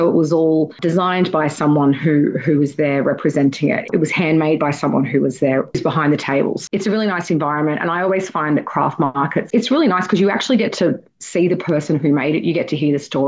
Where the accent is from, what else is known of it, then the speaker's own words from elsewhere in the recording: Sydney, New South Wales, Australia; I was born and bred in the Inner West.